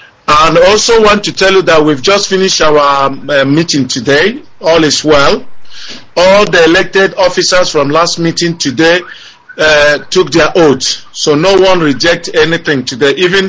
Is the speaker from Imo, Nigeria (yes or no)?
yes; Imo, Nigeria; I hail from Ubelembudi, Nimo State in Biafra land.